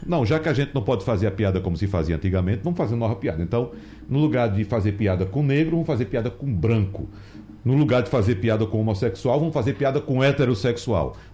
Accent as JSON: {"language": "Portuguese", "town": "Arcoverde", "region": "Pernambuco", "country": "Brazil", "tie": "born or raised there", "said": "Na minha infância lá no interior, em Arco Verde"}